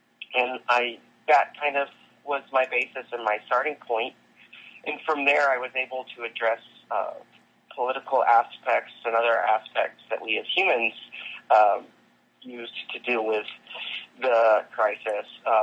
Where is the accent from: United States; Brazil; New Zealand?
United States; Gulf Coast; because I'm from the Gulf Coast in the South